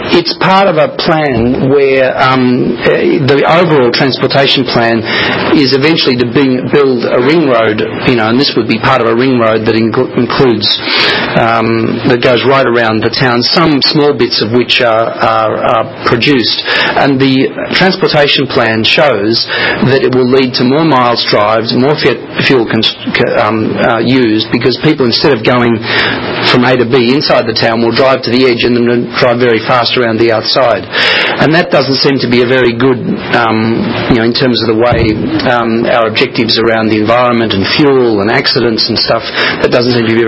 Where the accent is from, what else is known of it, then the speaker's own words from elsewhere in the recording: Australia; moved away as an adult; now in United States; I moved here from Australia 3 years ago.